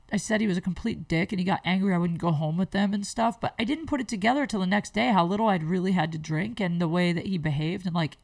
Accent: Canton, Ohio, United States; My hometown. Well, Canton's my hometown.

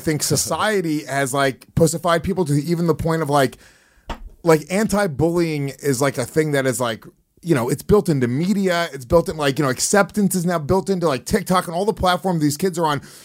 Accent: West Haverstraw, New York, United States; Like, if I, where I grew up on Railroad Avenue in West Havistraw, if 15 of those kids jumped me

